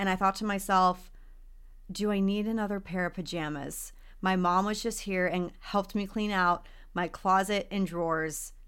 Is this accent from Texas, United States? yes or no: yes; Texas, United States; I grew up in Texas. It might be hot as a crotch there in the summer